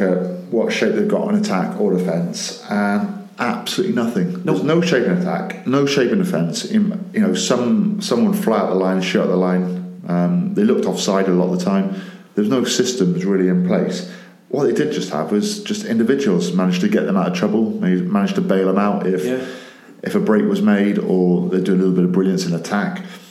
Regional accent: Wales, United Kingdom; We'll touch on the two Welsh teams playing, because I'm Welsh

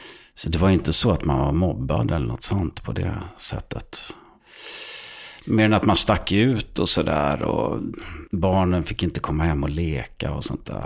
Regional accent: Skåne, Sweden; Så jag är uppväxt på landet i Skåne, norra Skåne.

